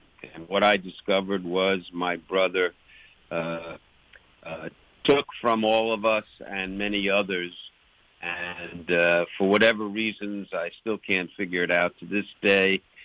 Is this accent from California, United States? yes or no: no; Long Island, New York, United States; moved away; I was raised in on Long Island, outside New York City. My father was a very successful a New York real estate lawyer, and I lived a very blessed life full of abundance.